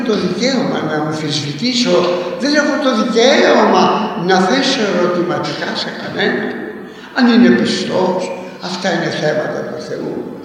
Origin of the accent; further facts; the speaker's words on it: Corfu, Ionian Islands, Greece; Είμαι κερκυραίος και μπορούσα να το διακρίνω.